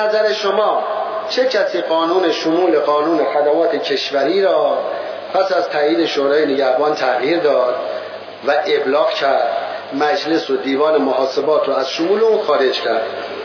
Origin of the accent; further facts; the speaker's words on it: Iran; والا ما ایرانی هستیم، والا بلا ما ایرانی هستیم.